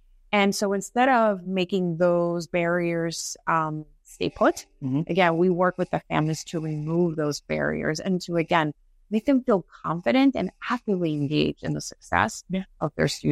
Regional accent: Miami, Florida, United States; I am a Florida girl. Yes. 305 till I die. So, well, thank you for that. Let's see. I was born in Miami, Florida. My whole family, though, is from Colombia.

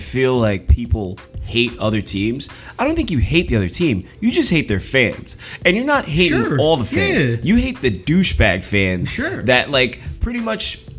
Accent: Plainfield, New Jersey, United States; like I'm from Plainfield originally. And a lot of times people have this perception of Plainfield that it's hood, that it's not safe, that it's ghetto.

